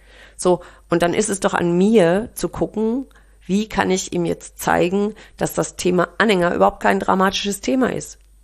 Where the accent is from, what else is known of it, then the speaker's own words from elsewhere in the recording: North Rhine-Westphalia, Germany; Ich komme ja hier aus dem Raum NRW.